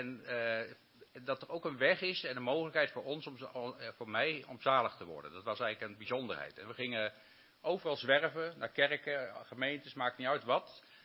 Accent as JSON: {"language": "Dutch", "town": "Rhenen", "region": "Utrecht", "country": "Netherlands", "tie": "born or raised there", "said": "Ik ben geboren in Rhenen, groot geworden in een gezin met 10 kinderen."}